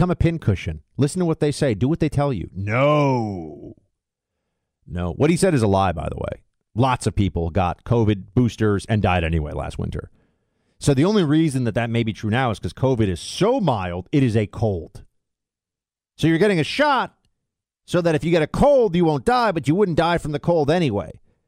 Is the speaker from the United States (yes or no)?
yes; New York, United States; And I'm going to be up in New York, though, my hometown.